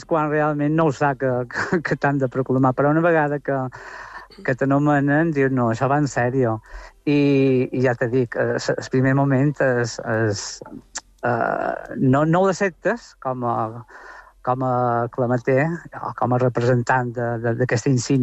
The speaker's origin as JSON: {"language": "Catalan", "town": "Sa Pobla", "region": "Balearic Islands", "country": "Spain", "said": "aquestes festes són ancestrals i mos identifiquen com a poblers, com a mallorquins."}